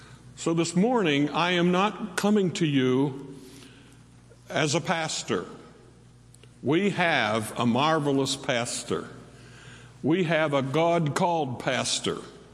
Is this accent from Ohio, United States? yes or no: yes; Portsmouth, Ohio, United States; also born or lived in Ironton; And I grew up in Portsmouth and Ireton. I am a true river rat.